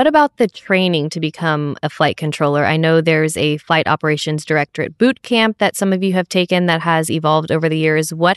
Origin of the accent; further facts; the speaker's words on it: Houston, Texas, United States; I'm from Houston as well and had the same experience.